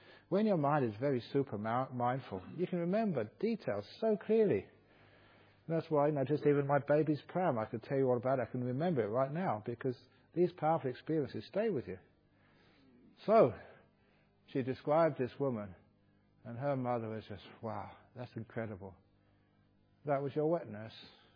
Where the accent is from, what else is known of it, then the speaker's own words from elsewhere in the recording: England, United Kingdom; born there; Maybe it's because I was born in England, I'm supposed to be polite.